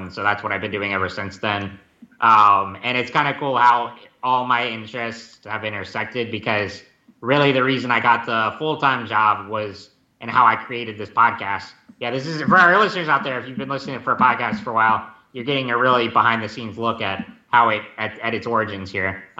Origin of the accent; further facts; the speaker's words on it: Cary, North Carolina, United States; I was born and raised in Cary, North Carolina, and I still live with my parents today.